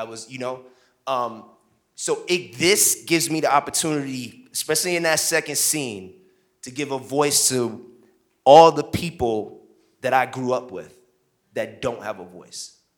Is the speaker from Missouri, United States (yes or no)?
no; Brooklyn, New York, United States; so I'm from Flatbush, Brooklyn.